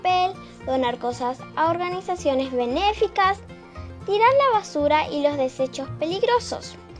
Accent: Clorinda, Formosa, Argentina; soy de quinto A. Soy de la escuela número 21 de la República del Paraguay, soy de Clorinda Formosa

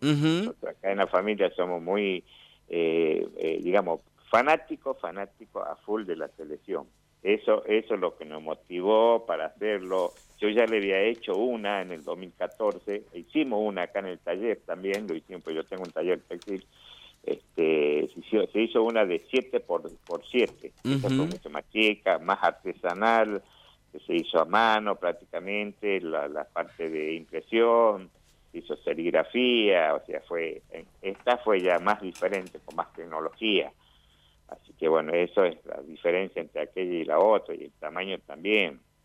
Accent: Salta, Argentina; Yo soy de Salta, soy de la República de Irigoyen.

